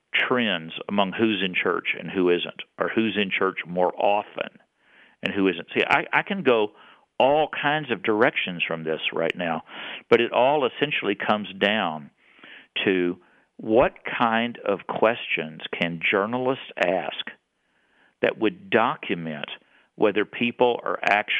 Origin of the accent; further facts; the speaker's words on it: Texas, United States; this is easy for me to do because I grew up Southern Baptist in Texas.